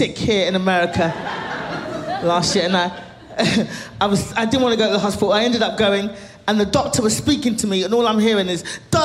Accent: Nigeria; So I was doing a lot of material about the expectations as a Nigerian child.

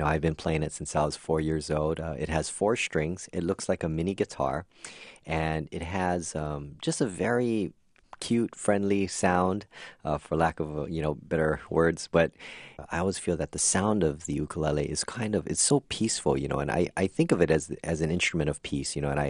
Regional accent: Hawaii, United States; Growing up in Hawaii, you know, everyone has an ukulele, you know, in their home, tucked away somewhere in the closet or something, you know.

